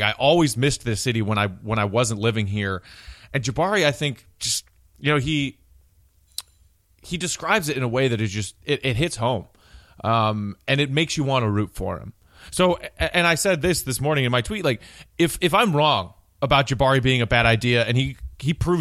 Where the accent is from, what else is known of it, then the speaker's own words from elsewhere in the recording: Chicago, Illinois, United States; it's hard to explain just how it makes you feel as a Chicagoan